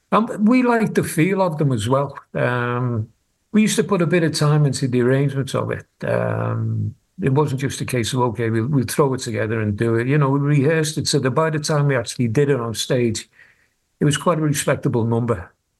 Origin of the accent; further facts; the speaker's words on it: Liverpool, North West England, United Kingdom; fine, we're from Liverpool, it's rock and roll, we'll get on with it.